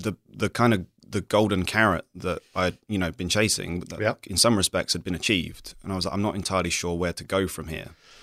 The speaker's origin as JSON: {"language": "English", "town": "Southampton", "region": "South East England", "country": "United Kingdom", "tie": "born or raised there", "said": "I was in Southampton, which is my hometown back in the UK."}